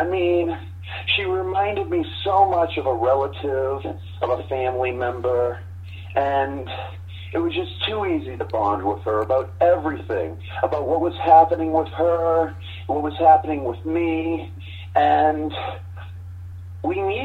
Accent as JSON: {"language": "English", "region": "Massachusetts", "country": "United States", "said": "I'm from Massachusetts, and I have a mass whole New England sense of humor."}